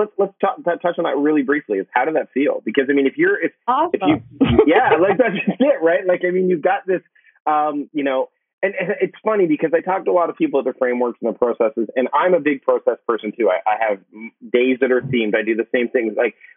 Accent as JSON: {"language": "English", "town": "Hamilton", "region": "Ontario", "country": "Canada", "accent": "Pacific Northwest", "moved": "yes", "said": "I mean, again, I'm from Hamilton originally, and moving out west, it's funny because once you live, I've lived out here for almost 20 years now, and I've kind of adopted more of a Pacific Northwest accent"}